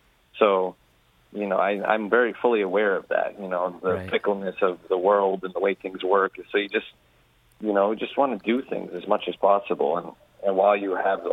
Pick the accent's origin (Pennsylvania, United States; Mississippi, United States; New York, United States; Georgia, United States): New York, United States; But it was the first time I saw, growing up in New York, there's no such thing as like racism.